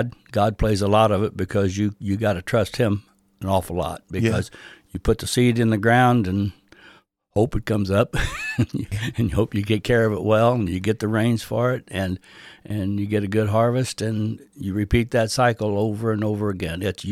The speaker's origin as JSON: {"language": "English", "region": "Illinois", "country": "United States", "tie": "born or raised there", "said": "I grew up in southern Illinois, in Randolph County, a little farm between Sparta and Chester, Illinois."}